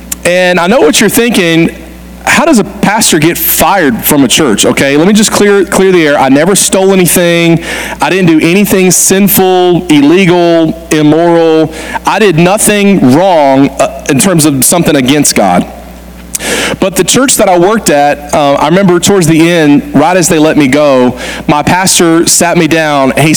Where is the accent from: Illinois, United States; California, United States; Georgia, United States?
Georgia, United States; I told you I grew up in South Georgia, and I grew up in South Georgia in the 90s, which naturally makes me a 90s country music fan.